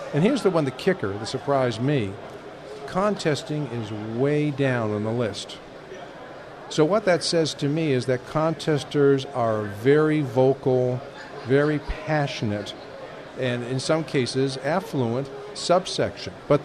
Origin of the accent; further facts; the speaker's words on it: North Carolina, United States; I come from North Carolina, in the North Carolina section.